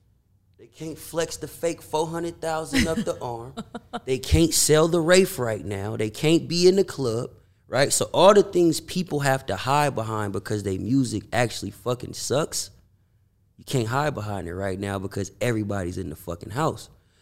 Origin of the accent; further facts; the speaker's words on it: California, United States; For those who don't know, I'm from the Bay Area.